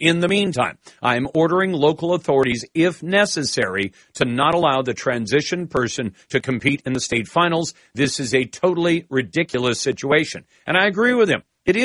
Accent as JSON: {"language": "English", "region": "Washington", "country": "United States", "tie": "born or raised there", "said": "For example, in my home state of Washington State, the Office of the Superintendent of Public Instruction is headed up by Superintendent Chris Reichdahl."}